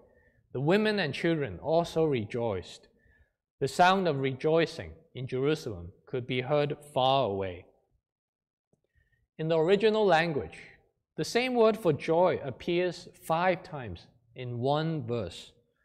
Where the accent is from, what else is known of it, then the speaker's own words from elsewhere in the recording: Hong Kong; English is a second language; One of my favorite cartoons growing up in Hong Kong is